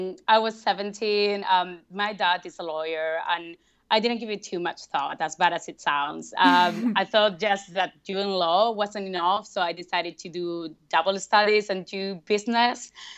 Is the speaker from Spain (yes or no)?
yes; Basque Country, Spain; English is a second language; I come from a pretty small place in the north of Spain. I come from the Basque Country.